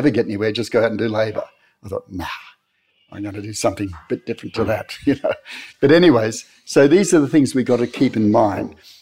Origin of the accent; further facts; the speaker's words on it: Cherbourg, Queensland, Australia; when I grew up in Cherbourg, I was there till I was 11, we had our language. We spoke English.